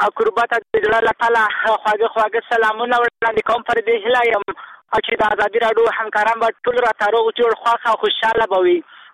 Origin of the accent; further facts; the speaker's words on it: Kabul, Afghanistan; موږ د کابل یو خوښ کابل کیو